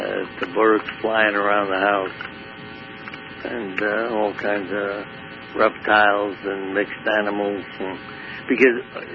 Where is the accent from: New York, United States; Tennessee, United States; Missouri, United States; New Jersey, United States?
New York, United States; Brooklyn; And I grew up in Brooklyn, New York.